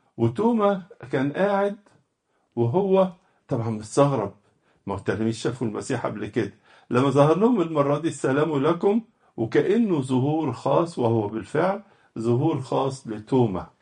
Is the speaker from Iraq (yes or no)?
no; Egypt; وإن الكلمة المشهورة عندنا في مصر بقى مفيش فايدة